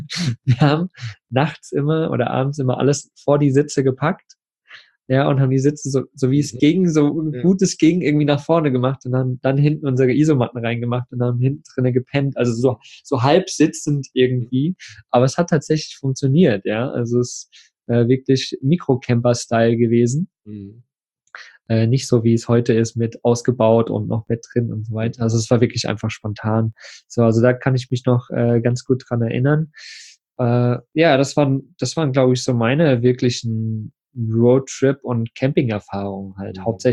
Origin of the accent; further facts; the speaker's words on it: Plauen, Saxony, Germany; ich bin im Plauen groß geworden.